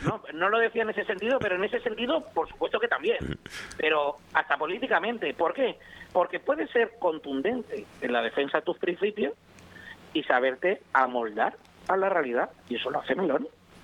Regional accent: Canary Islands, Spain; Este año me toca turismo en mi tierra

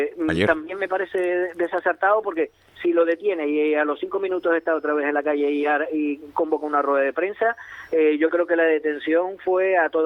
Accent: Canary Islands, Spain; yo me considero español, me considero muy canario

